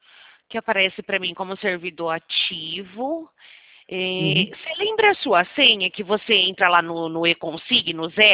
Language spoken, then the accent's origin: Portuguese; Americana, São Paulo, Brazil; Eu sou aqui da cidade de Americana, do ladinho do senhor.